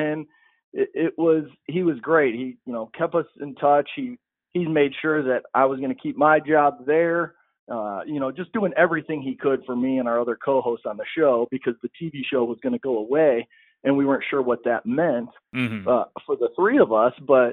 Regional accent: Chicago, Illinois, United States; Like for me, I grew up in Chicago

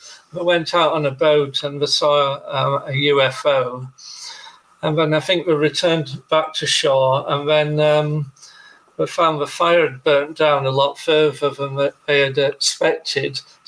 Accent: United Kingdom; And being a British ufologist or a European ufologist, we tend to look at the social and psychological aspects of UFOs, whereas in the States, it tends to be more an extraterrestrial viewpoint.

